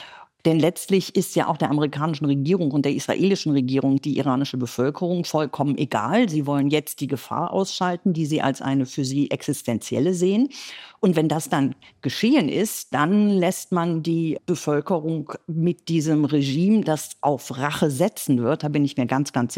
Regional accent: Cologne, North Rhine-Westphalia, Germany; Ich bin gebürtige Kölnerin mit einem iranischen Vater, einer deutschen Mutter

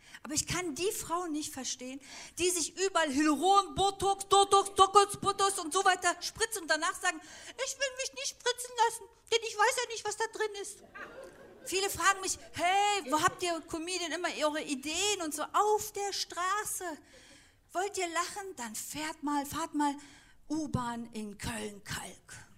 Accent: Turkey; Ich bin beides. Ich bin Türkin und Deutsche.

